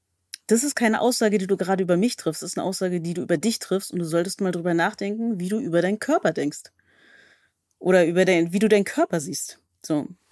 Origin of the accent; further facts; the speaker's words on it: Berlin, Germany; Also ich komme aus Berlin